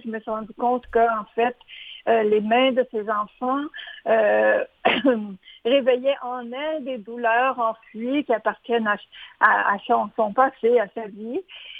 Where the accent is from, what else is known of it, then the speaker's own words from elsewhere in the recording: Montreal, Quebec, Canada; cette femme comme moi, occidentale de Montréal